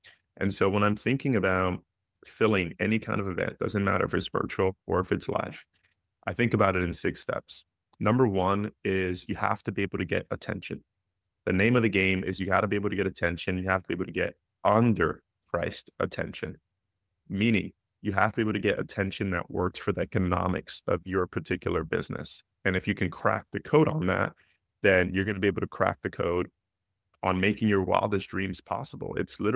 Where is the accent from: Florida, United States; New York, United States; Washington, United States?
New York, United States; New York City; I grew up in the Bronx in New York City. Extremely poor.